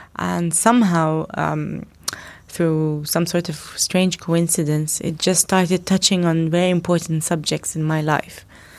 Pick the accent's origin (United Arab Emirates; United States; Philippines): United Arab Emirates; Dubai; my day job, which is in Abu Dhabi, and I'm from Dubai, so managing my time and being between Dubai and Abu Dhabi can be a little hectic.